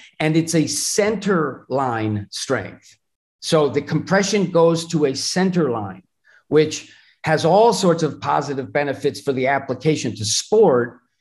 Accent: Madison, New Jersey, United States; Madison, New Jersey was sort of, when I was coming up, it was really known as a tough, principally Italian town.

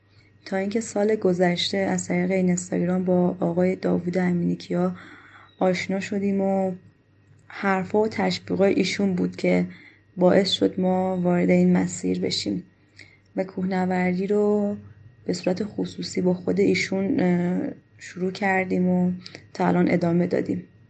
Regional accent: Afghanistan; وقتی میفهمن ما افغانستانی هستیم

